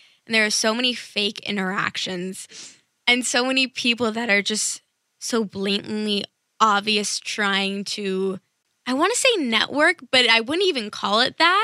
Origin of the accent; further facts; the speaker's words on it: New York City, New York, United States; now in California, United States; I'm from New York City. I just moved to California like a month ago for school.